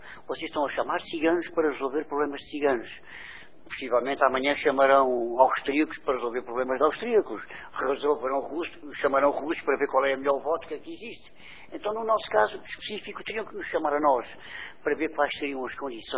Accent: Estremoz, Évora, Portugal; porque eu sou de Estremoz, andei a estudar no colégio

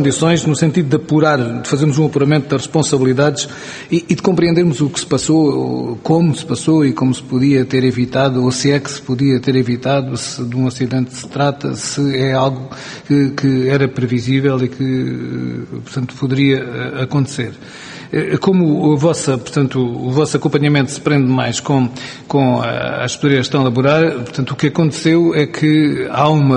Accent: Portel, Évora, Portugal; Sou conterrâneo, chamamos-lhe assim, Becatel, sou de Portel, estou ali próximo

